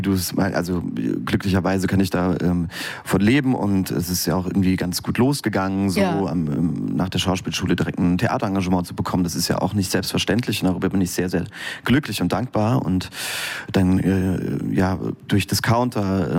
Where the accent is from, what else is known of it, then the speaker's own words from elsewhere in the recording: Saarbrücken, Saarland, Germany; Ich komme aus Saarbrücken und habe da die Waldorfschule besucht.